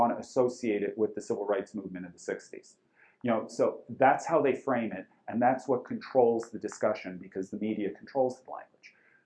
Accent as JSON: {"language": "English", "country": "United States", "said": "as an American"}